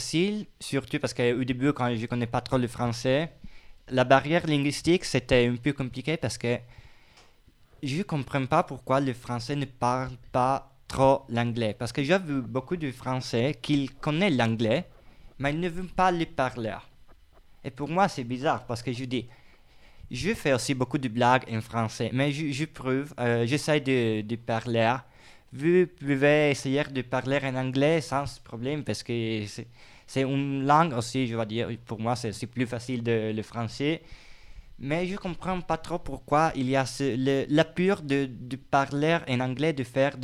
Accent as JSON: {"language": "French", "country": "Italy", "accent": "Italian", "second_language": "French", "said": "mon accent anglais c'est très très italien, mais ça va. Aussi en français mon accent c'est très très, très italien, mais aussi ça va."}